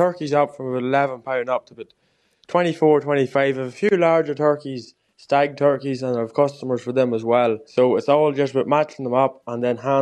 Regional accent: Omeath, County Louth, Ireland; I'm from Omate in County Louth.

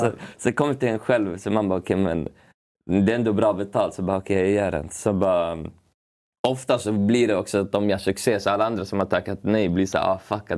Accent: Uppsala, Uppsala County, Sweden; så jag är uppväxt i Gränby i Uppsala, som gärna är en förort, men inte såhär Stockholms förort. Det är typ 5 minuter från stan.

